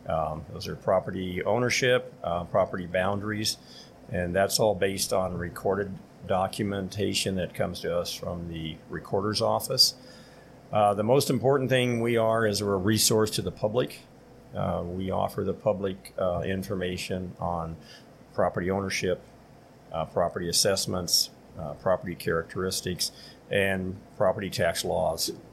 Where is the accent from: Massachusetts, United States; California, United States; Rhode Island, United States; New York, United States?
California, United States; Calexico; also born or lived in Brawley; I was born in Brawley, 1955. I grew up on a farm east of Calexico on Jasper Road. I went through local schools, Jasper Elementary School, and then elementary schools, junior high in Calexico, graduated Calexico High School.